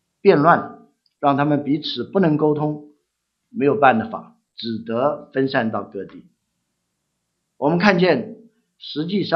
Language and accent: Chinese; United States; 我们美国人骂人有时候说